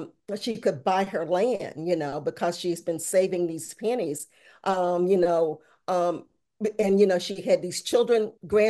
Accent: the South, United States; because I'm a Southerner

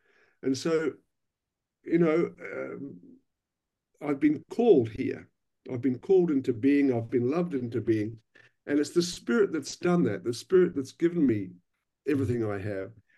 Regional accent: Palmerston North, Manawatū-Whanganui, New Zealand; now in Perth, Australia; I'm a boy from Palmerston North, which has a Cathedral of the Holy Spirit.

